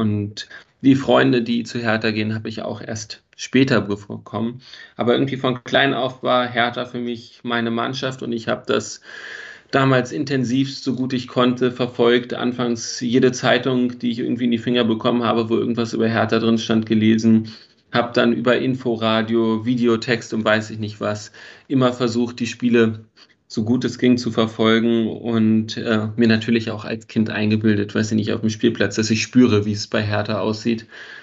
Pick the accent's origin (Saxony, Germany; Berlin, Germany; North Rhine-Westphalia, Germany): Berlin, Germany; geboren wurde ich in Wilmersdorf, bin dann in Steglitz und Zehlendorf groß geworden, hatte immer schon relativ viel Verbindung auch noch in die Stadt rein.